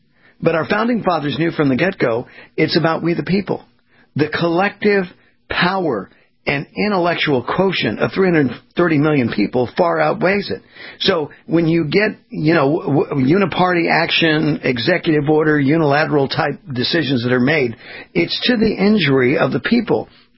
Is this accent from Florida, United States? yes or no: no; California, United States; I was born and raised in California. It's a uniparty there.